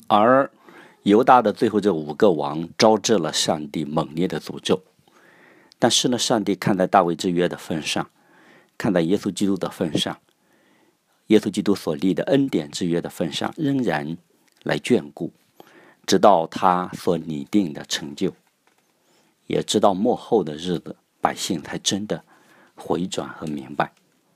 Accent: China; 因此我们中国人也常说 这个苏武牧羊，然后拒绝与当地的人通婚，然后也保持高贵的气节。

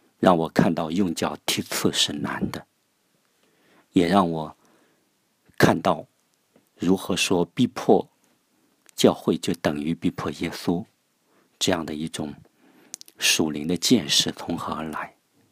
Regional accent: China; 就是作为一个中国人呢，特别能够引起共鸣

